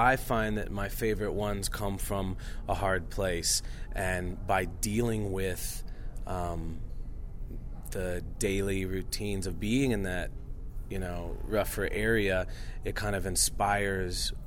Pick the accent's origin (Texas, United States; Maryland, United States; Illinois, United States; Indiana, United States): Illinois, United States; Chicago; growing up in Chicago, I loved it, but I was only used to that one vibe of a place and existing there and doing all that.